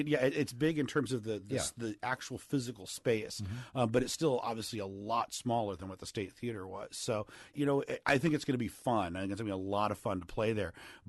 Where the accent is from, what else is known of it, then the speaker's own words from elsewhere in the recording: Fargo, North Dakota, United States; a group actually out of my hometown, Fargo, North Dakota, called